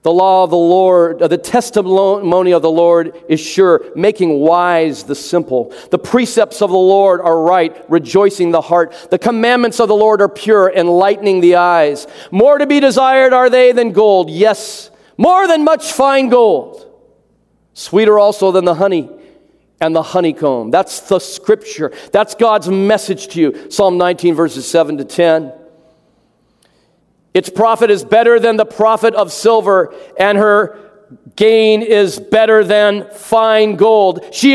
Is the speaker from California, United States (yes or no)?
yes; Van Nuys, California, United States; I'm from Van Nuys, California. All right? That's that's part of the city.